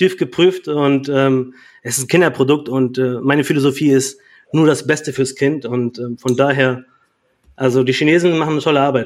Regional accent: Kiel, Schleswig-Holstein, Germany; Also ich komme ja aus Kiel

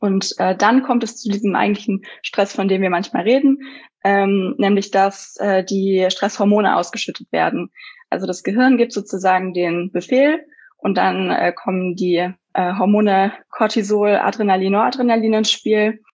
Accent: North Rhine-Westphalia, Germany; moved away as an adult; now in Vienna, Austria; bin 28 Jahre alt. Ich komme eigentlich aus dem Düsseldorfer Raum, lebe aber im Moment in Wien, weil ich da an der Uni arbeite

